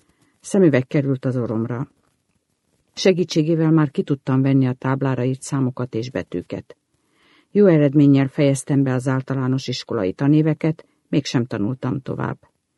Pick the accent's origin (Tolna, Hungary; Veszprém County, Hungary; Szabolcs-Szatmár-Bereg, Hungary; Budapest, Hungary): Tolna, Hungary; Ozora; born there; Tolna megyében Ozorán születtem.